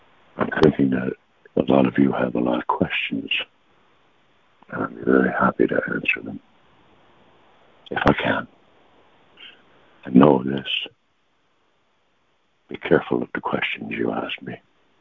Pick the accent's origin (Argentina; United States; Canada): Canada; Newfoundland and Labrador; born there; I was born a slave in Newfoundland, Canada.